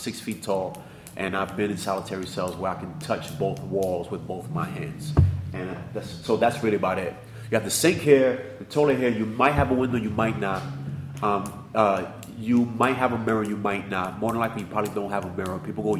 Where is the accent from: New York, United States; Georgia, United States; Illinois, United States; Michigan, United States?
New York, United States; New York City; and I'm from New York City, so most people are released directly into 42nd Street, Times Square.